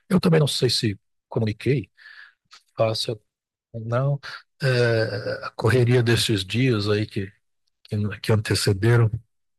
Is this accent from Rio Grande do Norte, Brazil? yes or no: no; Mato Grosso, Brazil; Sou mato-grossense, né?